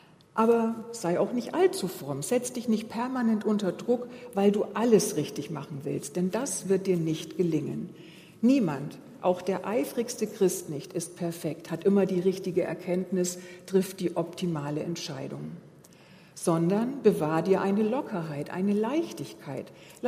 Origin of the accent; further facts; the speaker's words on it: Baden-Württemberg, Germany; ich komme aus dem Schwabenland, da ist es einem in die Wiege gelegt, dass man seine Groschen zusammenhält.